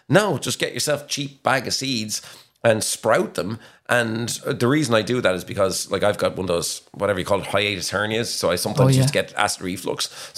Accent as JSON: {"language": "English", "town": "Williamstown", "region": "Munster", "country": "Ireland"}